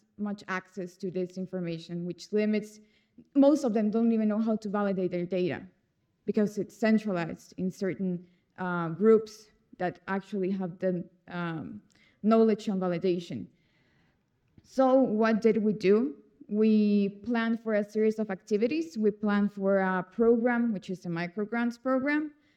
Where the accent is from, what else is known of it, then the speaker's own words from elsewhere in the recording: El Salvador; also born or lived in Mexico; I'm from El Salvador and Mexico.